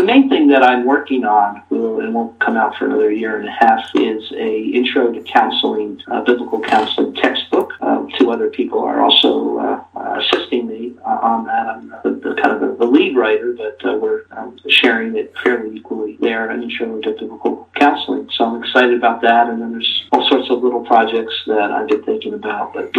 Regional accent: New Jersey, United States; Yes, I grew up in New Jersey along the coast in the New Jersey Shore.

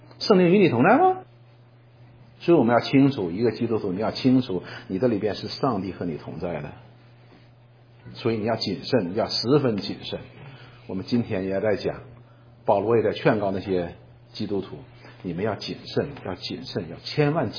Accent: China; 我们中国人有个概念叫什么

